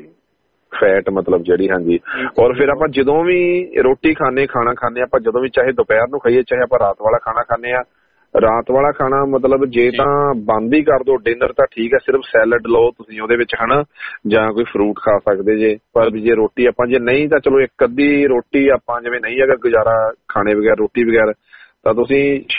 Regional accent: Ratia, Haryana, India; ਮੇਰਾ ਪਿੰਡ ਹਰਿਆਣੇ ਦੇ ਵਿੱਚ ਹੈ ਜੀ, ਮੇਰਾ ਰਤੀਆ ਛੋਟਾ ਜਿਹਾ ਸ਼ਹਿਰ ਹੈ, ਤੇ ਹਮਜਾਪੁਰ ਮੇਰਾ ਪਿੰਡ ਹੈ, ਔਰ ਪੰਜਾਬ ਦੇ ਬਾਰਡਰ ਤੇ ਅਸੀਂ, ਜਿੱਦਾਂ ਰਤੀਆ ਪਟਿਆਲਾ ਸਿਰਸਾ ਸਾਰੀ ਪੰਜਾਬੀ ਬੈਲਟ ਹੈ, ਔਰ ਸਾਡੇ ਤੋਂ ਮਤਲਬ ਪੰਜਾਬ 10-12 ਕਿਲੋਮੀਟਰ ਰਤੀਏ ਤੋਂ 10-12 ਕਿਲੋਮੀਟਰ ਬਾਅਦ ਪੰਜਾਬ ਸ਼ੁਰੂ ਹੋ ਜਾਂਦਾ

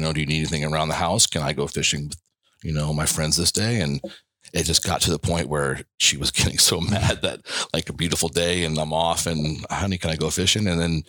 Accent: Naples, Florida, United States; I was, always fished growing up, born and raised in Naples.

